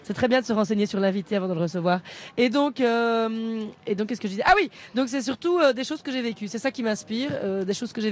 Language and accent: French; Liège, Wallonia, Belgium; c'est quand j'ai joué chez moi à Liège en Belgique dans une salle de 1500 personnes